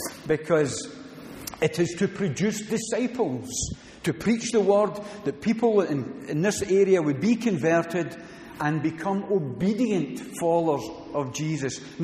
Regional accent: Scotland, United Kingdom; And I speak as a Scotsman.

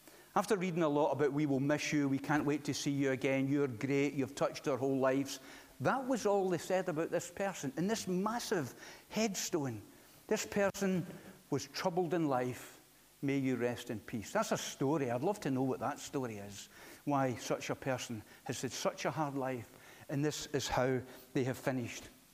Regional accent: Scotland, United Kingdom; Being a Scotsman, I thought, what is it with these people? Where are the Scots buried?

